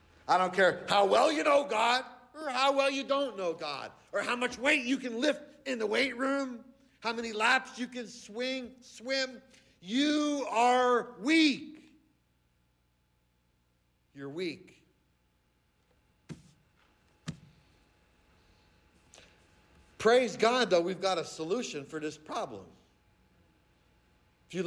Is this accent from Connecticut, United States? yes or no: no; New Jersey, United States; I remember growing up in New Jersey, it was boring cats and dogs when I was a kid.